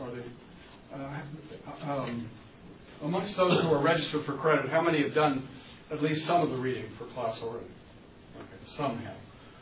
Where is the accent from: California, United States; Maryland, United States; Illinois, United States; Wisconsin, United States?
California, United States; I am a native from California. Both sides, my great-great-grandparents came to California in the 1850s. So what can I say? That's where I was born and raised.